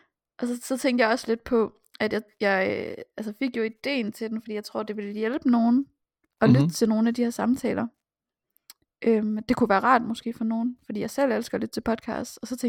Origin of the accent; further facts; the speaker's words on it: Ribe, Region of Southern Denmark, Denmark; now in Aalborg, Denmark; og jeg er 24. Jeg kommer fra Ribe. Og bor nu i Aalborg, hvor jeg har boet i 4,5 år.